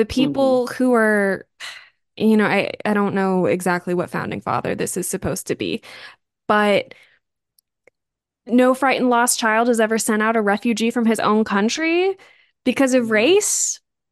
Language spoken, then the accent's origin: English; Maryland, United States; I grew up in Maryland, which is the East Coast is obsessed with talking about being the birthplace of the revolution